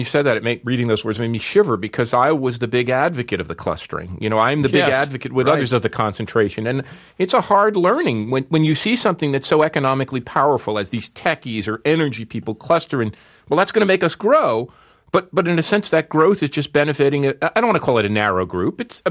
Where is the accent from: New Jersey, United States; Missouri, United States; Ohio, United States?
New Jersey, United States; also born or lived in Newark; I was born to a factory worker. I was born in Newark, New Jersey, grew up in New Jersey, could go to Rutgers University